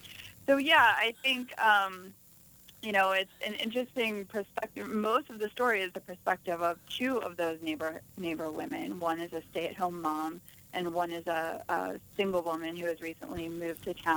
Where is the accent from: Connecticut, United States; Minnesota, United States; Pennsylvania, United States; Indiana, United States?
Pennsylvania, United States; Pittsburgh; I remember I grew up in Pittsburgh, and she came to Pittsburgh